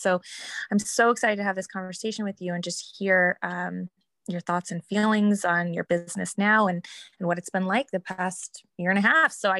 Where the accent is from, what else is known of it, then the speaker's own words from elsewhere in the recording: Washington, United States; we are both from Washington, which we soon discovered about each other.